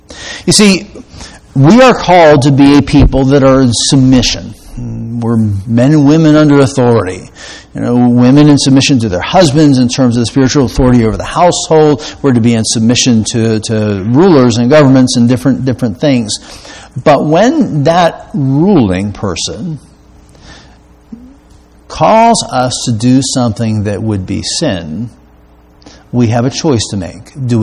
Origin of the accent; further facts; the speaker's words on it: United States; In growing up in America, for the most part, none of us had too much oppression for being Christians.